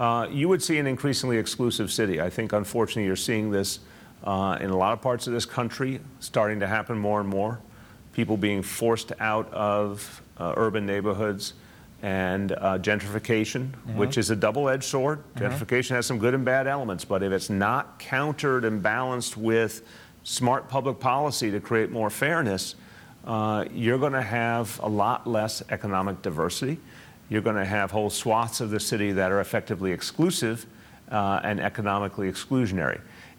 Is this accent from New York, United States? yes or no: yes; Brooklyn, New York, United States; I come from Park Slope in Brooklyn, which is one of the neighborhoods that's arguably gone through the most gentrification over the last quarter century.